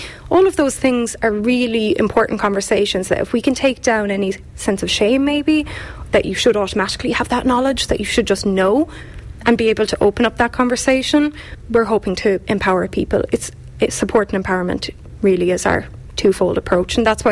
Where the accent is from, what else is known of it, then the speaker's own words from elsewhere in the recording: Abbeydorney, Munster, Ireland; now in Dublin, Ireland; I'm a Kerry woman myself. I'm from Abbeydorney. So, you know, I work with As I Am, and I'm very community focused in the sense that my role would be very much talking to the autistic adult community. But I live in Dublin